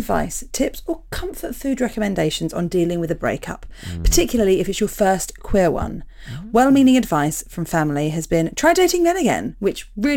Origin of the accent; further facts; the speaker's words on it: London, United Kingdom; now in New Zealand; And so, I'm from London, but I've lived in New Zealand for the last few years.